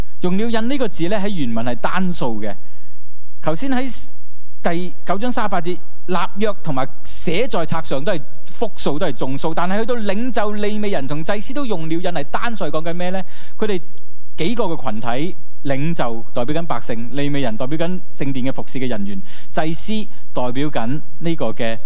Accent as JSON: {"language": "Chinese", "country": "Hong Kong", "said": "或者争取的过程里面我们香港人怎样看我们的信仰呢？"}